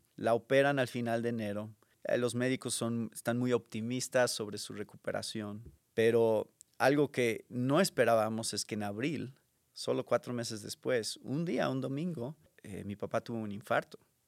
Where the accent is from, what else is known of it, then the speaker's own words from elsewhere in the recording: Mexico City, Mexico; yo nací en Ciudad de México, crecí en Ciudad de México y ahí es donde estoy sirviendo ahorita como pastor también.